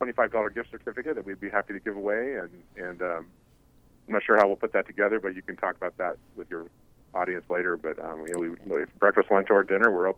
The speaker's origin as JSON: {"language": "English", "town": "Camarillo", "region": "California", "country": "United States", "tie": "born or raised there", "said": "my wife and we grew up in Camarillo"}